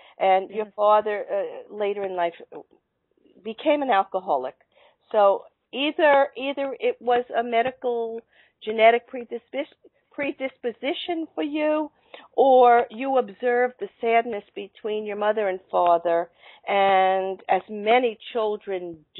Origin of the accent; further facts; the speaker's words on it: Brooklyn, New York, United States; And I grew up in Brooklyn and at the same time in a middle-class family.